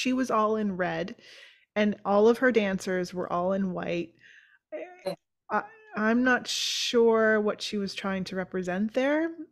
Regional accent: Canada; I'll speak for myself as a Canadian

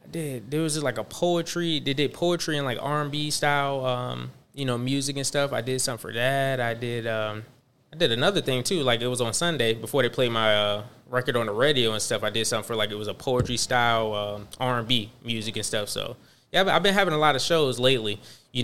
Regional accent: Panama City, Florida, United States; also born or lived in Chesapeake, Virginia / Spring Hill, Florida; now in Ruskin, United States; Originally from Panama City, Florida.

